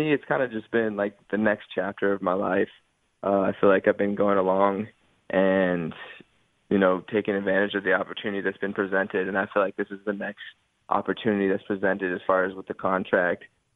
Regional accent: Eaton, Colorado, United States; So I grew up in Colorado, and I went to a small farm town for high school called Eaton, Colorado.

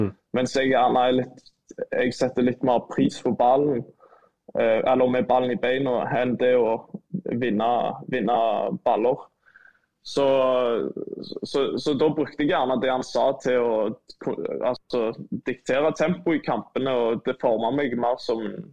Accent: Stavanger, Rogaland, Norway; Jeg er fra Stavanger, det blir ikke mer random enn det her da. Og jeg flyttet jo flere ganger, 6-7-8 ganger tror jeg, litt frem og tilbake, jeg bodde på alle campinghusene som var.

